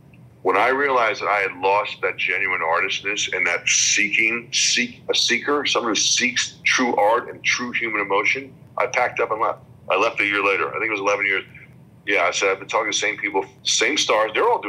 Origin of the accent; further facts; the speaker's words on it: New York, United States; now in Los Angeles, United States; I'm from New York, so I took that New York attitude to LA and never assimilated, just kind of went, you know what? I'm going to be this New York guy in LA.